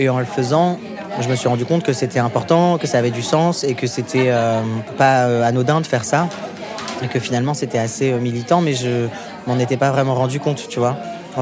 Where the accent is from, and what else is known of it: Paris, Île-de-France, France; born or raised there